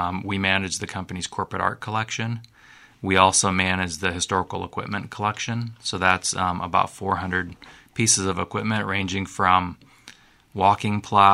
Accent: Quad Cities, United States; I'm from the Quad Cities.

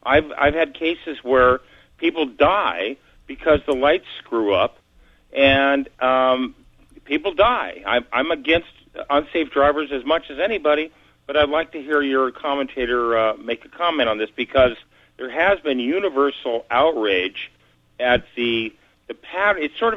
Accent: California, United States; now in Eureka, United States; Hi, I'm from the San Francisco Bay Area, and I have a couple of observations.

